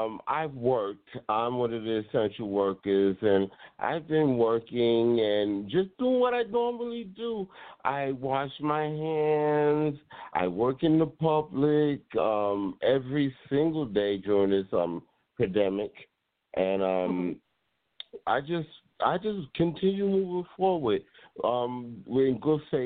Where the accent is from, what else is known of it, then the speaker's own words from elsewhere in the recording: Brooklyn, New York, United States; I'm originally born in Brooklyn, New York. That's my hometown. Everywhere I go, I carry it with me. But, you know, I'm definitely from New York.